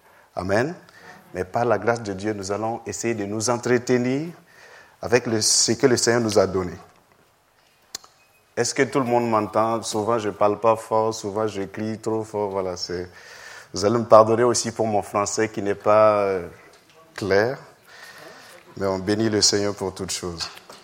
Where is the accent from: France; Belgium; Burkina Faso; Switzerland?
Burkina Faso; Je suis venu du Burkina Faso en vacances avec ma femme